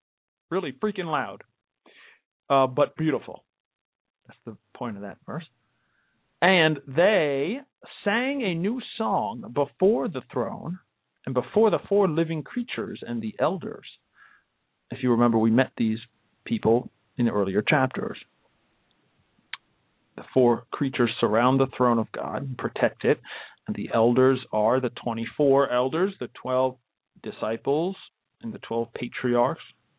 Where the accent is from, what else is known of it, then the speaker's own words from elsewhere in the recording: Delaware, United States; Great conservative here in my home state of Delaware.